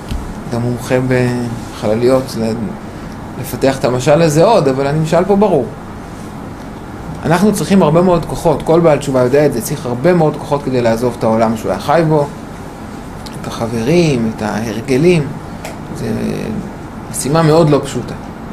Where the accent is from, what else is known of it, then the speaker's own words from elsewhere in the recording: Ra'anana, Central District, Israel; אני במקור מרעננה